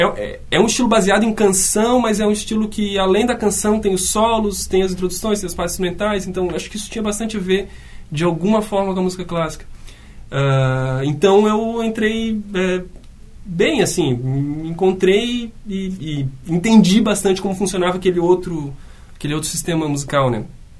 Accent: Balneário Camboriú, Santa Catarina, Brazil; Eu sou de Balneário Camboriú. Então, toda essa primeira iniciação, teclado, piano, foi em Balneário Camboriú.

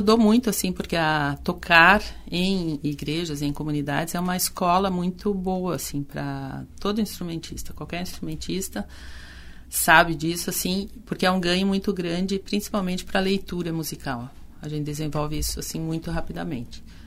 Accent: Curitiba, Paraná, Brazil; E eu sou de Curitiba. E lá em Curitiba, quando eu era pequena, assim, tinha 11 anos, eu quis estudar piano.

